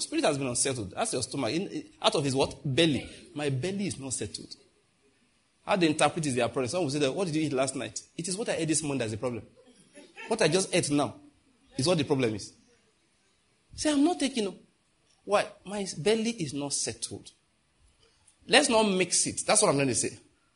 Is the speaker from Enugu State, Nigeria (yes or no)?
yes; Nike, Enugu State, Nigeria; I'm from Nike